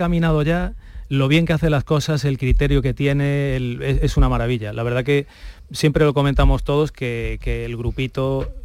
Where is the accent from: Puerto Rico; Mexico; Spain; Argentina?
Spain; Pontevedra, Galicia; now in Cádiz, Spain; Yo soy de Pontevedra.